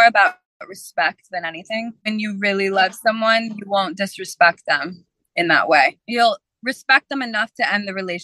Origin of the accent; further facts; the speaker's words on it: Michigan, United States; now in Miami, United States; No, I'm from Michigan originally.